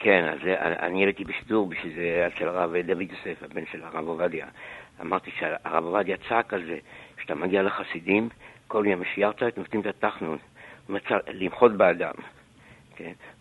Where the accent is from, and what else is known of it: Southern District, Israel